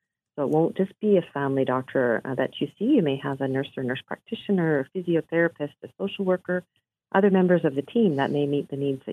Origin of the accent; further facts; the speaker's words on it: British Columbia, Canada; And I just because I'm from British Columbia, I'll give you a BC example.